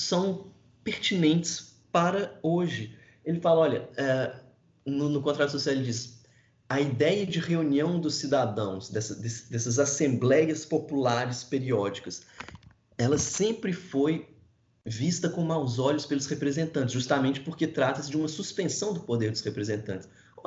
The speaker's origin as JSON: {"language": "Portuguese", "country": "Brazil", "said": "Talvez porque eu sou brasileiro, né?"}